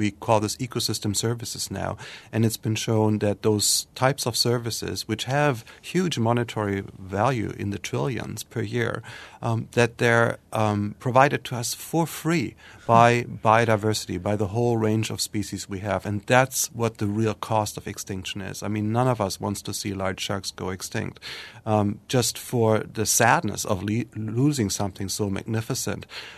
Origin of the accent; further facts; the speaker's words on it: Germany; And I grew up near the Baltic Sea in Germany